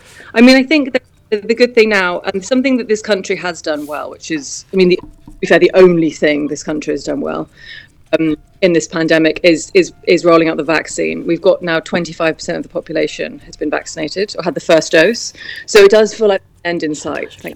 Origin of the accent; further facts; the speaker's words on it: London, United Kingdom; I think it's particularly as a Londoner as well, who wasn't used to this